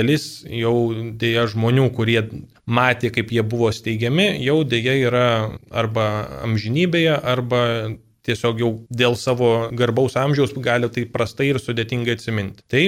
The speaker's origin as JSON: {"language": "Lithuanian", "town": "Vilnius", "region": "Vilnius County", "country": "Lithuania", "tie": "born or raised there", "said": "Tai aš esu vilnietis ir esu jaunesnis už patį žurnalą, aš gimęs 1994 metais, mokiausi ir gyvenu ir tikiuosi gyvensiu Vilniuje, kažkaip prigijau ir niekur kitur pernelyg netraukia"}